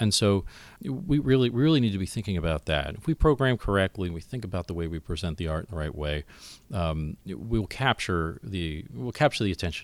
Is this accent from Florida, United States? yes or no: yes; Miami, Florida, United States; a little 12-year-old kid with a mullet growing up in Miami, Florida, how to sing.